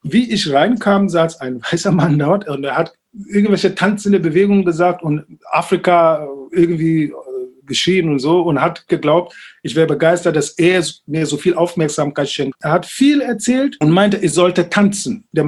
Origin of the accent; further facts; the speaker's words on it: Berlin, Germany; Dann habe ich gesagt, Berlin, ja? Und dann hat er gefragt, ja, aber wo kommen Sie wirklich her? Ich habe gesagt, Berlin.